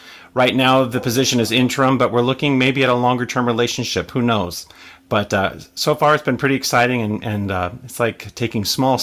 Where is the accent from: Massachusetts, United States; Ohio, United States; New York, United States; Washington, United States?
Washington, United States; moved away; also born or lived in California; I'm from Washington State, but I've lived all over the United States. Most recently, I've just moved from California, where I was there for about 25 years.